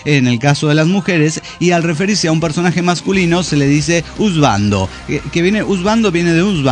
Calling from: Veracruz, Mexico; de Puerto Veracruz.

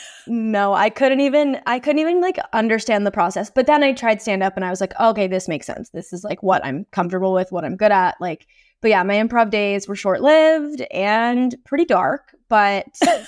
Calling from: Cape Cod, Massachusetts, United States; I'm zooming in from Cape Cod. I'm here with my parents.

